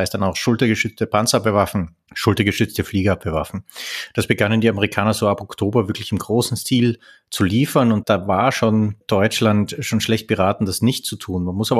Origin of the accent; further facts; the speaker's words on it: Austria; Ich bin ein Österreicher.